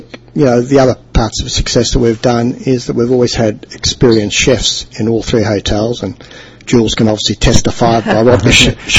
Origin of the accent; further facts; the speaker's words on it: Australia; because I'm an Australian, and we don't have castles in Australia.